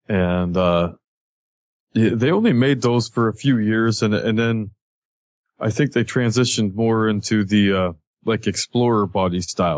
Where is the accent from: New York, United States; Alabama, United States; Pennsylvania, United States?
Pennsylvania, United States; Ford City; now in Kittanning, United States; I grew up in Ford City and I live in Katanning right now.